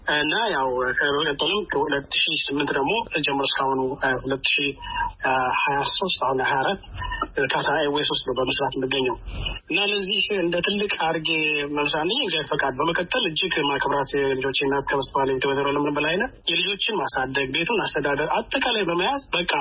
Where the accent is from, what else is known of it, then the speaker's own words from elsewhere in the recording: Addis Ababa, Ethiopia; now in Doha, Qatar; ተወልጄ ያደኩት አዲስ አበባ ነው።